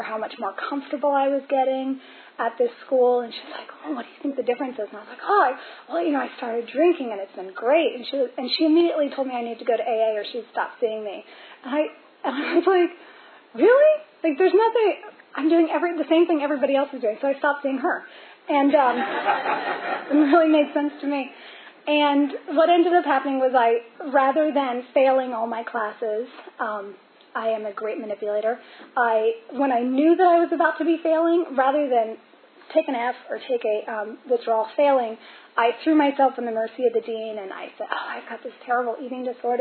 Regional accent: Reston, Virginia, United States; And my home group's the Midtown group, and I am from Reston, so it was actually a really nice drive down here.

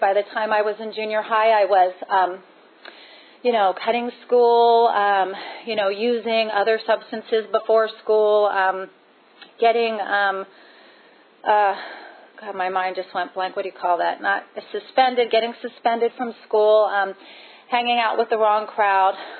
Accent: Baltimore, Maryland, United States; I grew up in Baltimore in a very, you know, average middle-class home

